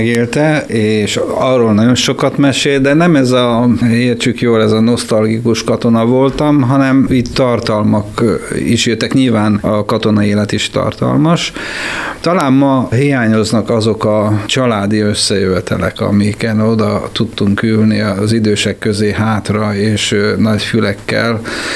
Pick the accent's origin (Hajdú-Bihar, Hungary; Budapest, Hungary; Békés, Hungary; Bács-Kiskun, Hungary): Bács-Kiskun, Hungary; Kiskunhalas; Apai részről gyerekkoromat Kiskunhalas környékén tanyán töltöttem, ott laktunk. Aztán, mikor iskolába kerültem, akkor költöztünk be Halasra.